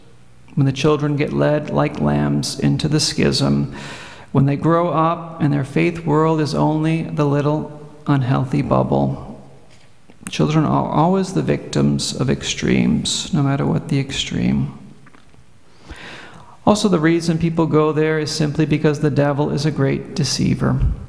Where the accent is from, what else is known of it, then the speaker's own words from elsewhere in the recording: Massachusetts, United States; Ted Kennedy, the now deceased senator from my home state